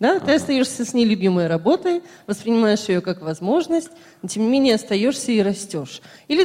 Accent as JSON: {"language": "Russian", "town": "Odesa", "region": "Odesa Oblast", "country": "Ukraine", "said": "я из Одессы."}